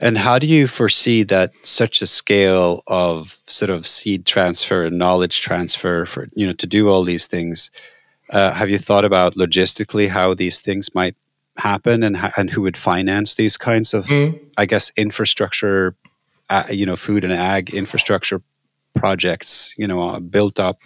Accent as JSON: {"language": "English", "country": "Norway", "tie": "born or raised there", "said": "I grew up in Norway"}